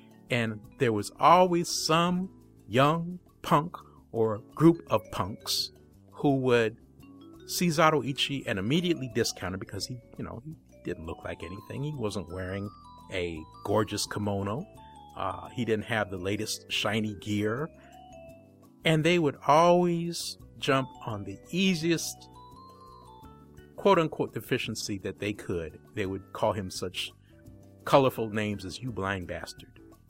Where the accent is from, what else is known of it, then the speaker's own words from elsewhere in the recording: Seattle, Washington, United States; growing up in Seattle and going to school with pretty much everybody in the world, including no small number of kids from Japan